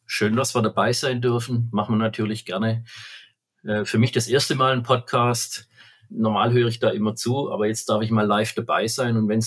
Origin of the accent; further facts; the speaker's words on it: Heilbronn, Baden-Württemberg, Germany; Man hört mir jetzt vielleicht an, ich bin Schwabe, ich komme aus Heilbronn, das ist der Stammsitz der Intersport, also ich lebe schon die ganze Zeit hier neben der Intersport und mit der Intersport. Ich bin schon etwas im reiferen Alter, 61 Jahre alt